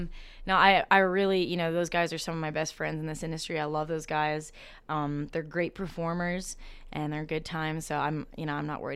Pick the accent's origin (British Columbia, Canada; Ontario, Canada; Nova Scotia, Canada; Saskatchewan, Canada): Ontario, Canada; Bowmanville; I was born and raised in Bowmanville, Ontario.